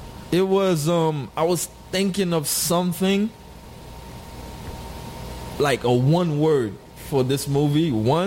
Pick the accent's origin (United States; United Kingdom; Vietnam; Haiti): Haiti; I'm married to a Pakistani girl, I'm from Haiti, you know, I got biracial kids